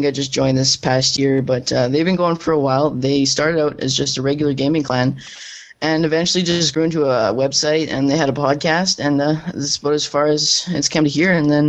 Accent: Canada; Well, I'm from Canada

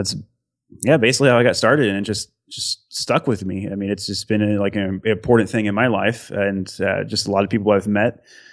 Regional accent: South Carolina, United States; also born or lived in Illinois; What happened was I moved up to Illinois from South Carolina. Basically all my friends were down in South Carolina where it's actually where I'm at now.

